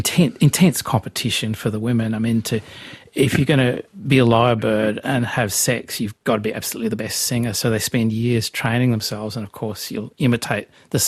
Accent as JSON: {"language": "English", "country": "Australia", "said": "It's part of being Australian."}